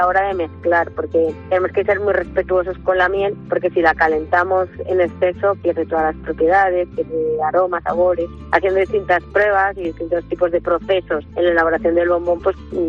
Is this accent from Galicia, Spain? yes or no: no; Guadalajara, Castilla-La Mancha, Spain; porque yo soy muy de Guadalajara, ¿eh? De mi tierra, de mi Alcarria, ¿no?